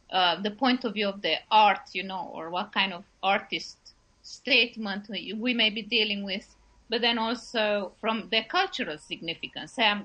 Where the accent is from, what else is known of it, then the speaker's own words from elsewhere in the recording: Romania; now in Denmark; although I've been living in Denmark for 25 years, I come originally from Romania.